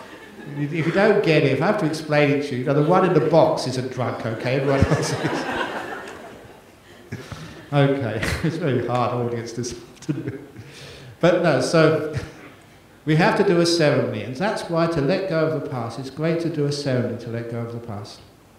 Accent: Australia; As an Australian

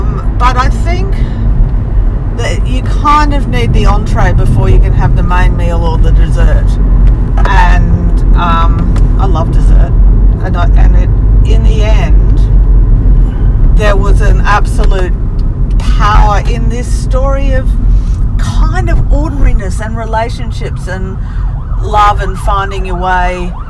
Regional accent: Australia; as an Australian

